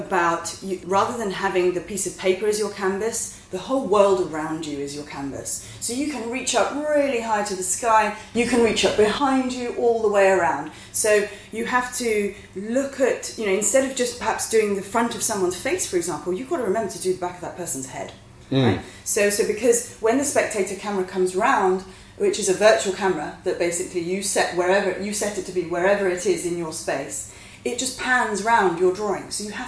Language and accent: English; Singapore; also born or lived in England; Well, I'm half Singaporean, half English, right? And I've lived in both West and East.